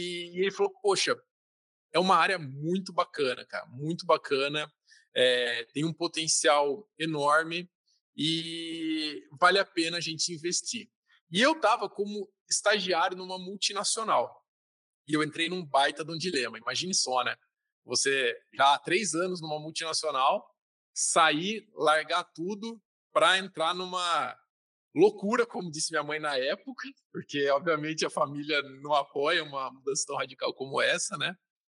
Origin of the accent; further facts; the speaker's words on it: São Paulo, Brazil; Todos nós somos do interior de São Paulo e a gente morava numa república do lado da nossa faculdade